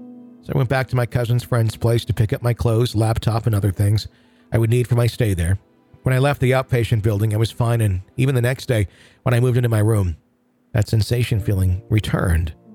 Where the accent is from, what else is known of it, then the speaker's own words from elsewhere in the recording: Canada; also born or lived in Sri Lanka; for a person like me who grew up in Canada